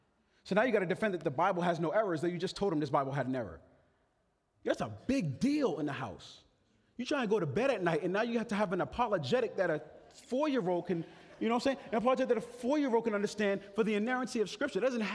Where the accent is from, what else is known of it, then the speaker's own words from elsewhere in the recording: Boston, Massachusetts, United States; So I'm from Boston, right?